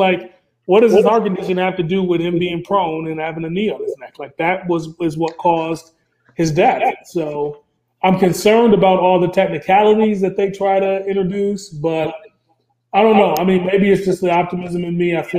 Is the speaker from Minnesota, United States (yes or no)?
yes; Minnesota, United States; Like I said, I'm from Minnesota.